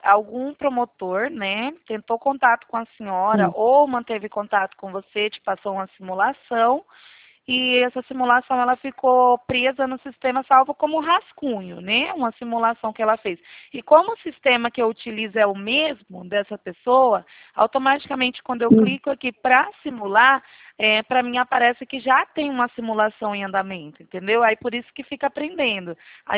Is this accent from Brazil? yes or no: yes; Campinas, São Paulo, Brazil; Eu sou aqui da cidade de Campinas.